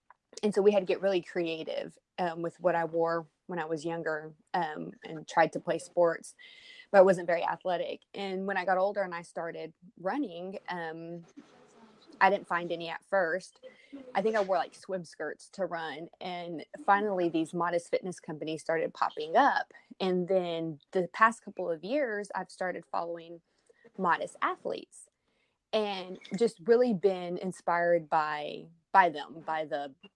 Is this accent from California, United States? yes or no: no; Texas, United States; accent: southern; Oh, I'm from Texas.